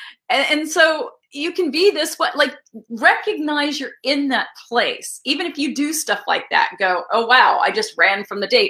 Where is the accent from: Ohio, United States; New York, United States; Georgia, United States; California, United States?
California, United States; also born or lived in Wisconsin; See, I live in California for a reason. I was born in Wisconsin. My parents moved me out here when I was two.